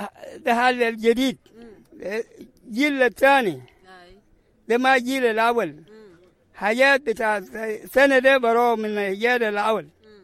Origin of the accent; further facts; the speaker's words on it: Rumbek, Lakes, South Sudan; moved away; also born or lived in Ethiopia / Kenya; انا قمت من رومبيغ وجيت في اثيوبيا. قعدت في اثيوبيا هناك وصل والد في اثيوبيا وقمنا من اثيوبيا لكينيا.